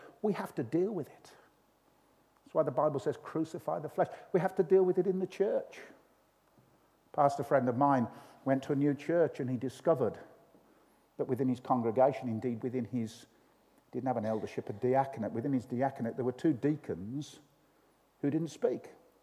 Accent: Birmingham, West Midlands, United Kingdom; moved away; When I was a little boy growing up in Birmingham

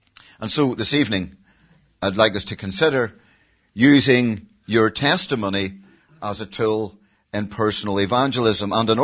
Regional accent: Ballymena, Northern Ireland, United Kingdom; which I'm sure people from Lisburn are the same as those from Ballymena. We don't like to spend too much if we can.

